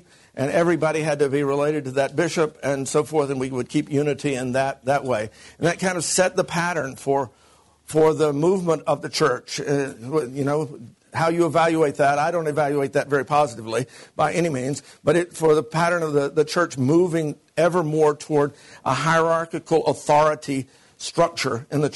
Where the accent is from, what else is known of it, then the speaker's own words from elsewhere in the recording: United States; accent: American; as well as my accent, that I'm an American